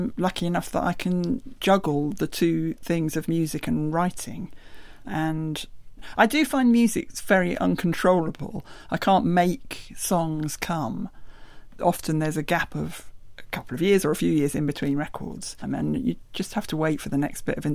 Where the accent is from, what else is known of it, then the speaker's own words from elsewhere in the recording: United Kingdom; being British, no one ever mentions things like